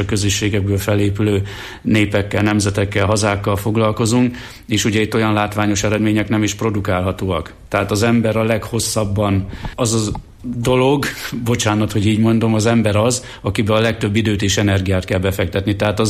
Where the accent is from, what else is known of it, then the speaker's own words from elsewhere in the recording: Jász-Nagykun-Szolnok, Hungary; a nagykunság, ahonnan én származom